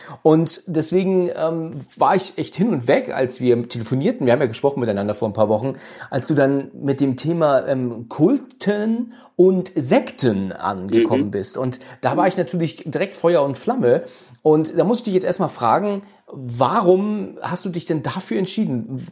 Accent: Husum, Schleswig-Holstein, Germany; now in Hesse, Germany; der Nähe von Frankfurt ansässig, also in der Nähe von Bad Homburg. Das ist vielleicht für einigen ein Begriff. Und ursprünglich bin ich aus Husum.

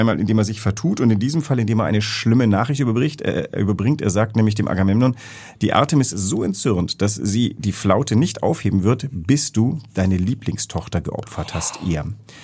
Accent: Greece; ich bin ja in Griechenland groß geworden und da lag diese Geschichte auf der Straße.

